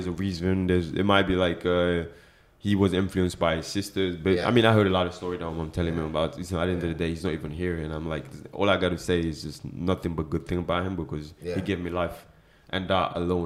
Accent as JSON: {"language": "English", "country": "Senegal", "said": "Because she's from Ghana, I'm from Senegal."}